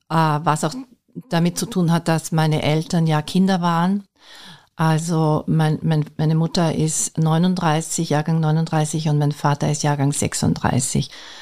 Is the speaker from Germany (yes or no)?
no; Austria; als ich dann in Amerika war, weil man in den USA natürlich schon oft angesprochen wird als Österreicherin